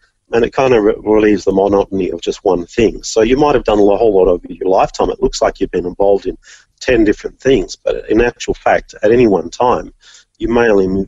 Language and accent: English; Orange, New South Wales, Australia; But I loved growing up in Orange. I love the weather there, and it's a beautiful city.